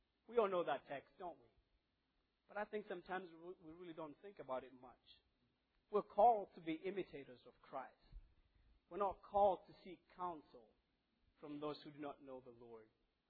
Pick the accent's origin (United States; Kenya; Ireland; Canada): Kenya; It's a British dessert, which I've probably seen because I'm from Kenya.